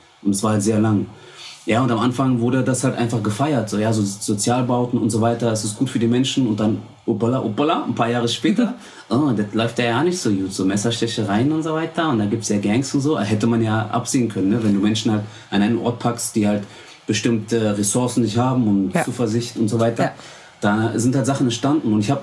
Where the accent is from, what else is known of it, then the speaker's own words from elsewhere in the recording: Berlin, Germany; Da, wo ich groß geworden bin, halt an der U8, ne?